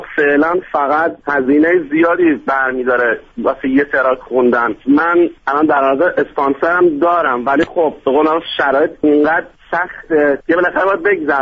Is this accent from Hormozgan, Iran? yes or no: yes; Bandar Lengeh, Hormozgan, Iran; خودم مال بندر لنگی هستش، یکی از شهرهای بندر عباس.